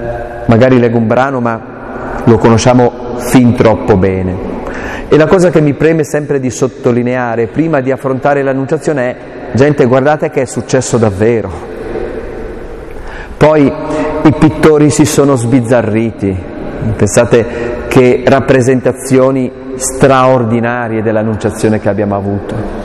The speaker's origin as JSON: {"language": "Italian", "region": "Aosta Valley", "country": "Italy", "said": "Io vengo dalla montagna, sono un valdostano un po' atipico perché sono piuttosto loquace, parlo tanto"}